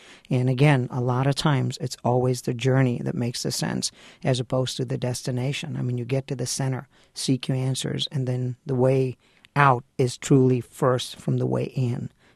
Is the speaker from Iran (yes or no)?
no; India; growing up in India, surrounded by the spirituality that abounds out there and the geometry within the temples and the spaces.